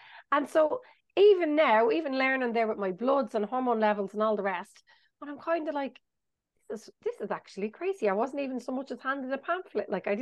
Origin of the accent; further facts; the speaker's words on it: Ireland; in one way you want to be private because we're Irish.